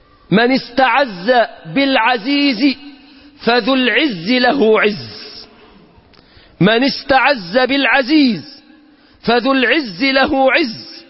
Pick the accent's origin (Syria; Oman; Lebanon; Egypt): Egypt